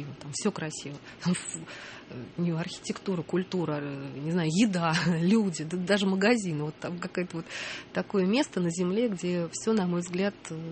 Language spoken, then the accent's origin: Russian; Moscow, Russia; born there; Я, знаете, я приезжаю, я родилась в Москве, я москвичка, и это город, где мне тоже очень хорошо.